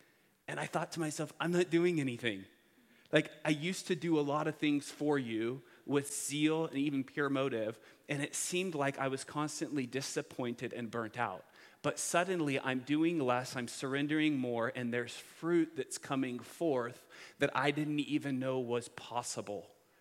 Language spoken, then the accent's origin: English; Hillsboro, United States; I come from Hillsboro. It's about 60 miles north of here.